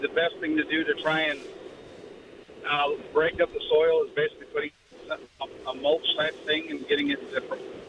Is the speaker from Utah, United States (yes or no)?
yes; Roy, Utah, United States; now in Eagle Mountain, United States; I live in Eagle Mountain, and I'm not used to the some of the things that are out here. I'm more from the Roy area.